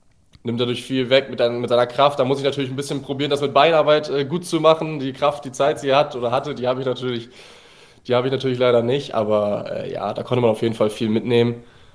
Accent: Bremen, Germany; ich komme ja aus Habenhausen, aus Bremen, das ist so ein kleines Dorf quasi am Stadtrand

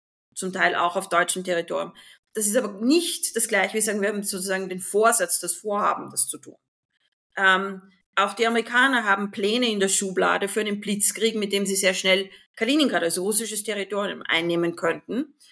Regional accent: Austria; Ich bin Österreicherin

